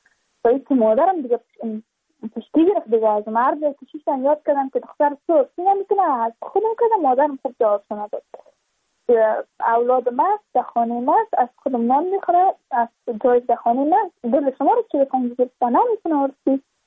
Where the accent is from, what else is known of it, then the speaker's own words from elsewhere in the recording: Badakhshan, Afghanistan; ما از بدخشان هستیم، یعنی منطقه دور دستش